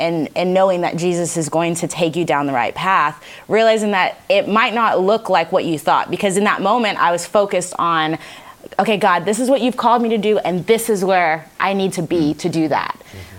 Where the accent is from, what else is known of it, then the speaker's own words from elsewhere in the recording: Louisiana, United States; now in Houston, United States; And I got offered a job back in my home state of Louisiana.